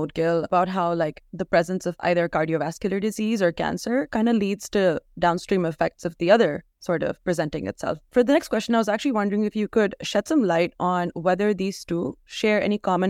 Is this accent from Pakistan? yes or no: yes; Pakistan; now in United States; I am one of the PGY1s interested in cardiology as a possible fellowship. I'm originally from Pakistan